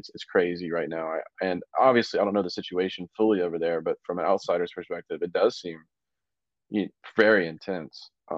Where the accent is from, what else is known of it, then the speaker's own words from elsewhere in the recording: South Carolina, United States; Dude, I remember I'm from South Carolina